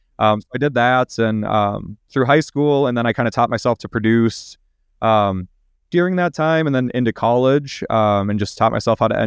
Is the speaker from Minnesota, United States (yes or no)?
yes; St. Cloud, Minnesota, United States; also born or lived in Rice Lake; So I grew up in St. Cloud, which is like an hour west of Minneapolis, but I was actually born in Rice Lake, so in Wisconsin.